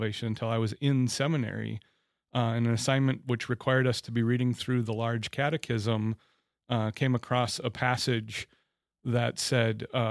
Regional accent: Grand Forks, North Dakota, United States; I grew up in North Dakota, in farm country in Grand Forks and south of Grand Forks. So Jared and I are both North Dakotans.

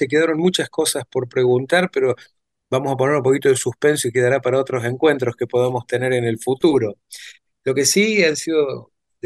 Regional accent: Argentina; los judíos argentinos somos argentinos

